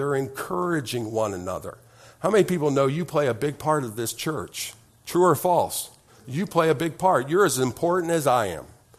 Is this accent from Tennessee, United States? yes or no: no; Beavercreek, Ohio, United States; when I was growing up in Beaver Creek, Ohio, 8 weeks, 8 Sundays, the … went to church 8 Sundays.